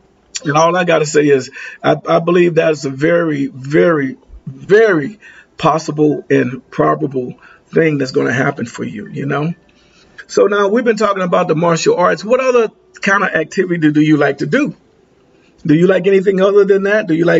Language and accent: English; Pennsylvania, United States; But I was raised up in the Pennsylvania.